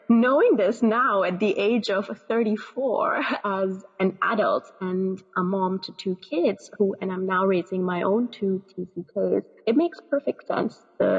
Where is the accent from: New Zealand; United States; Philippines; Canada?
United States; now in Dubai, United Arab Emirates; my experience as a Pakistani growing up in the United States as a young child always marked me as very different.